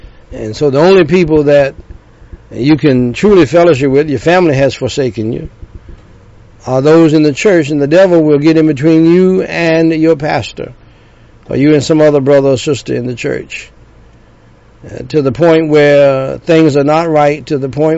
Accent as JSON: {"language": "English", "region": "North Carolina", "country": "United States", "said": "she is from my home state of North Carolina, Tryon, North Carolina, and the city I'm from has the Tryon Palace."}